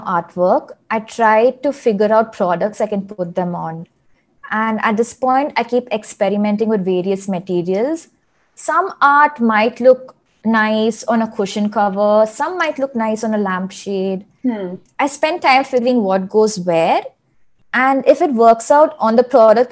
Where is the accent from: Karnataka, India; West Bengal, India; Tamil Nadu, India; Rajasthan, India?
Tamil Nadu, India; Chennai; also born or lived in Thanjavur; I grew up in Chennai and Thanjavur, and both are places with a lot of art and heritage around.